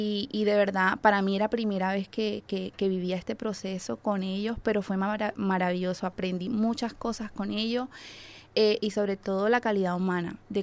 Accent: Barranquilla, Atlántico, Colombia; now in Spain; soy del país de Colombia. Soy de la ciudad más bonita de Colombia, que es Barranquilla. Tengo 35 años.

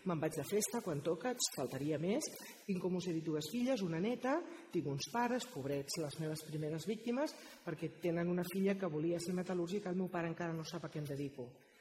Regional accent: Sant Boi de Llobregat, Catalonia, Spain; jo sóc de Sant Boi, he anat tota la vida a un col·le públic, a una escola pública, i a un institut

